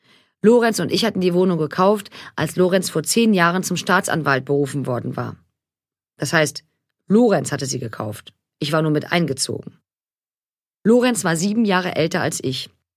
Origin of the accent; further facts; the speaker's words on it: Pellworm, Schleswig-Holstein, Germany; Ich bin auf der Nordseeinsel Pellworm aufgewachsen. Meine Eltern haben dort einen Bauernhof, überwiegend Milchkühe